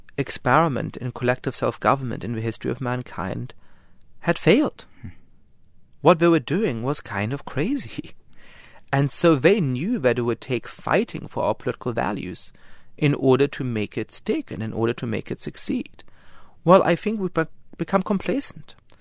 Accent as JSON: {"language": "English", "country": "Germany", "tie": "born or raised there", "said": "grew up in Germany, so I certainly have an instinctive understanding of what it means when nationalism goes wrong."}